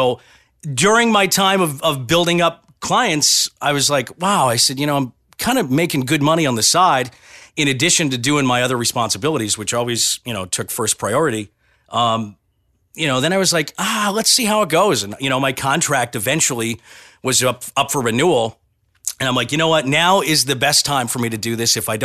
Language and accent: English; New Hampshire, United States; I grew up in a little town in New Hampshire. And as a kid, I loved listening to the radio.